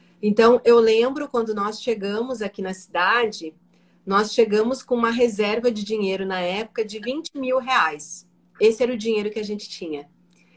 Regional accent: Rio Grande do Sul, Brazil; now in Rio do Sul, Brazil; eu sou gaúcha, né? Eu estudei, eu fiz o meu cursinho, eu fiz a minha escola, eu fiz em Porto Alegre.

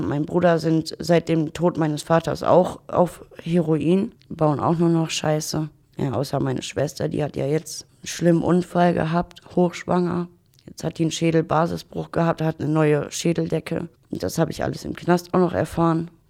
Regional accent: Leer, Lower Saxony, Germany; now in Münster, Germany; Ich komme aus Ostfriesland, aus Leer. Ich bin 31 Jahre alt und bin seit knapp 3 Jahren in Münster. Bin in Leer auch zur Schule gegangen, eigentlich besser gesagt in Wehna.

